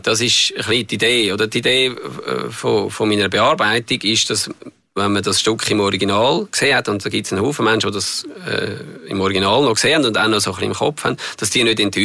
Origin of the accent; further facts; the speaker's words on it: Zurich, Switzerland; Der See, wo man liebt als Zürcher, hoffentlich.